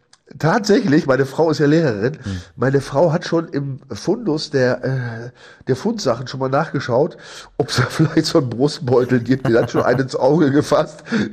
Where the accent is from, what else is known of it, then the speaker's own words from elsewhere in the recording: Sulingen, Lower Saxony, Germany; Also da war ich ja bei meiner Mutter in Sulingen, da wo ich herkomme.